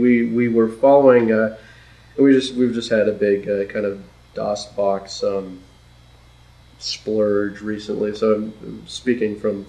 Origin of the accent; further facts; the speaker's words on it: California, United States; We grew up in California